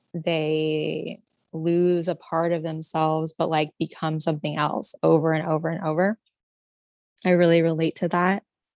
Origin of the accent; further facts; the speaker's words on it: California, United States; moved away as an adult; And I knew that if I stayed in California, it was too expensive. And I had also, I'm from California.